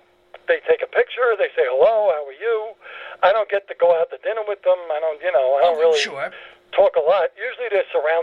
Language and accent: English; Brooklyn, New York, United States; Well, the thing is, I grew up in Brooklyn, and all of my I was Greek Orthodox, so I didn't go to Catholic school.